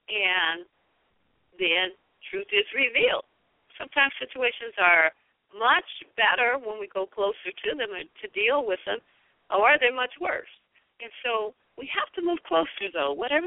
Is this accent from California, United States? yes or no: no; Detroit, Michigan, United States; I come from the Motor City. You know, when you've ever seen one of those cars come off the line, off of a, auto line, an auto factory. My dad was an auto worker, and he worked in the auto factory